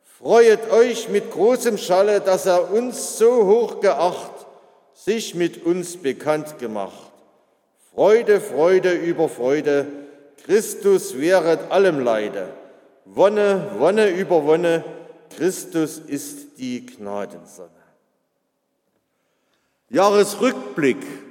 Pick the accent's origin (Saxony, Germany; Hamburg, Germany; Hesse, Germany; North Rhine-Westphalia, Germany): Saxony, Germany; im Westerzgebirge, bei Aue, im Küttengrund, im Lösnitzsaal. Dort bin ich geboren in der Ecke.